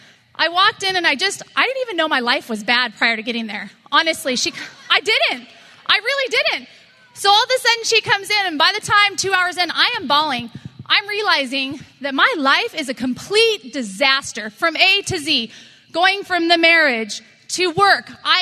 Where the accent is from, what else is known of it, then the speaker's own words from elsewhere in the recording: Huntington Beach, California, United States; from Huntington Beach, California.